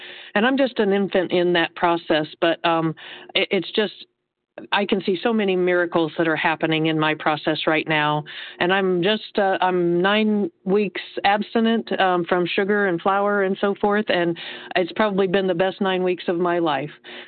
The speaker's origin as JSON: {"language": "English", "region": "Indiana", "country": "United States", "said": "I'm from Indiana."}